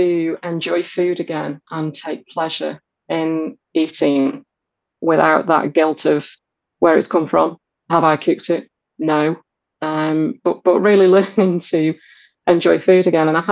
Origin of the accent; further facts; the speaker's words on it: United Kingdom; I'm a Brit